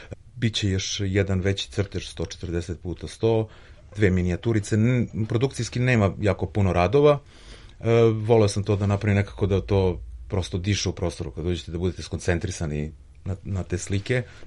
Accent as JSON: {"language": "Serbian", "town": "Majdanpek", "region": "Bor District", "country": "Serbia", "tie": "born or raised there", "said": "Priča vezana za moj rodni grad, jedno malo mesto Majdanpek."}